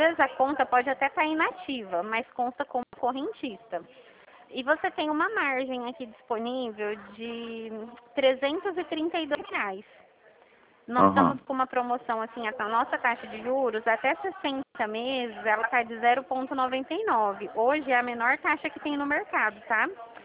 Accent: São Paulo, Brazil; eu sou daqui de São Paulo

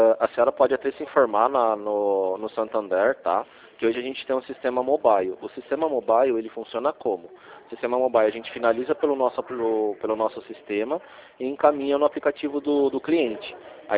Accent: Rio Claro, São Paulo, Brazil; Só que eu sou de Rio Claro.

